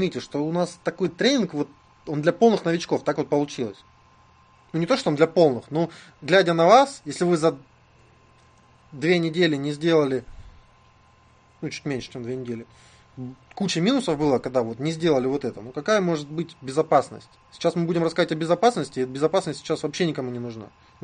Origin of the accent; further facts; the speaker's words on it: Ukraine; Плюс сайт на Россию ориентирован, а я с Украины.